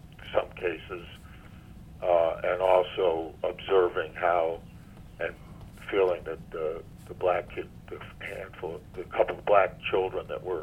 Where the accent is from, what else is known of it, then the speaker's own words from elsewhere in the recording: New Hampshire, United States; At the school we went to growing up in New Hampshire, it was heavily Anglo-Saxon Protestant. In fact, I was the only Jewish kid in my high school, and there was one black family.